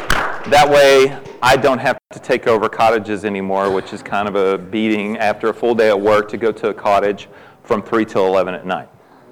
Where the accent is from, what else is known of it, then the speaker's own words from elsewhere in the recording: Duncanville, Texas, United States; We also have a campus at Duncanville, which is my hometown, which is pretty awesome